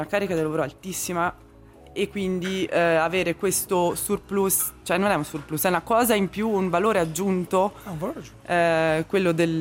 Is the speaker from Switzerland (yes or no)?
yes; Graubünden, Switzerland; also born or lived in French Switzerland; Vabbè, io sono cresciuta in Valcalanca, sì. Ma sono tornata poi nel 2012. Ero partita per 10 anni in Svizzera francese, sì.